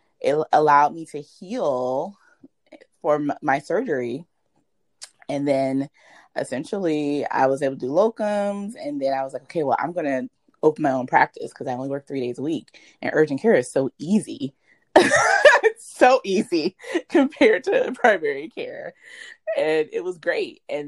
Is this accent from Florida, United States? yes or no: yes; Gainesville, Florida, United States; I am from Gainesville. I'm born and raised in Gainesville. My patients and my family are all in Gainesville.